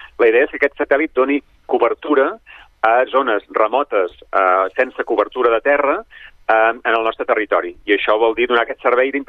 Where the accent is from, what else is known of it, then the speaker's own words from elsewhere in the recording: Manresa, Catalonia, Spain; no soc sabadellenc, soc manresà